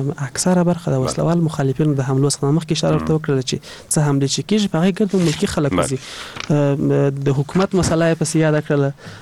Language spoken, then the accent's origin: Pashto; Kandahar, Afghanistan; زه خپل د کندهار يم زه خپل د کندهار پنجوایی پیژنم